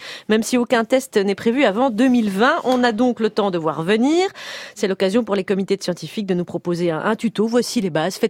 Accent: Belgium; Donc je suis belge, j'ai un petit côté méditerranéen.

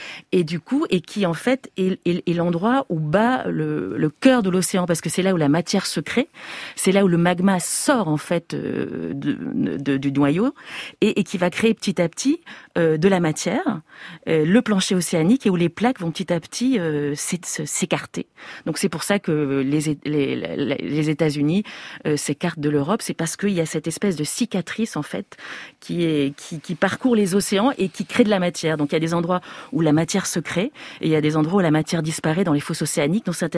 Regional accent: Marseille, Provence-Alpes-Côte d'Azur, France; born there; moi je suis née à Marseille, en fait, donc une grande ville de bord de mer

